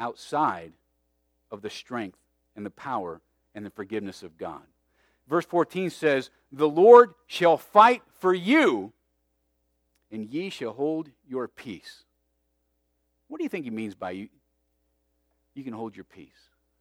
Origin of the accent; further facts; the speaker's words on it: Tucson, Arizona, United States; By the way, I grew up in Tucson, Arizona from the time I was about 9 to 17, and it was very dry there